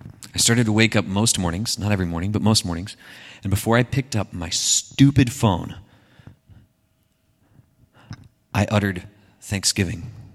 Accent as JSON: {"language": "English", "town": "Panama City Beach", "region": "Florida", "country": "United States", "tie": "born or raised there", "said": "I grew up in Panama City Beach, Florida, okay? Panama City Beach is a beachside town. It's absolutely beautiful."}